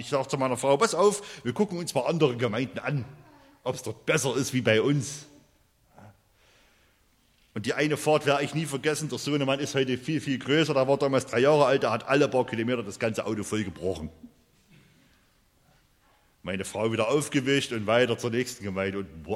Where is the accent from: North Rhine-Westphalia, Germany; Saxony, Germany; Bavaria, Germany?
Saxony, Germany; Also zähle ich als Erzgebirgler 1 und 1 zusammen.